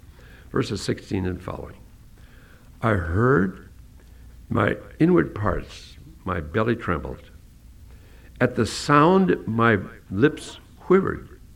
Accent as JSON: {"language": "English", "town": "Prinsburg", "region": "Minnesota", "country": "United States", "tie": "born there", "said": "I was born in Princeburg, Minnesota, far southwest part of Minnesota. Excellent pheasant hunting country."}